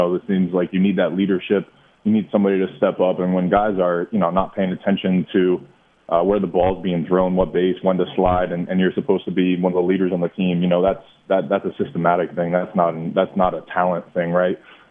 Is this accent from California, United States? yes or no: no; New Jersey, United States; moved away; And again, I was a kid from New Jersey who came down here in 2007, you know, 2008